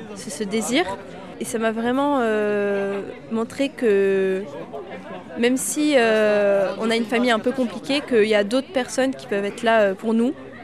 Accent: Navarrenx, Nouvelle-Aquitaine, France; je viens de Navarinx, dans le Béarn.

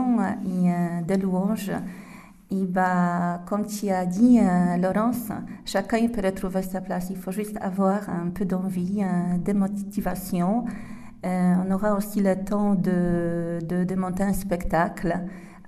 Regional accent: Poland; now in France; je suis polonaise. Et ça fait 5 ans déjà que j'habite dans ce beau département avec ma famille.

